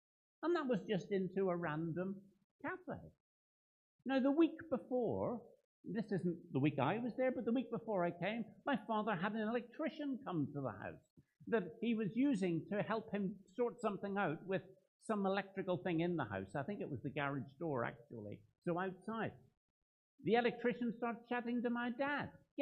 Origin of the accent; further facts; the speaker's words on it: Northern Ireland, United Kingdom; Obviously, I'm Northern Irish, but it's very true.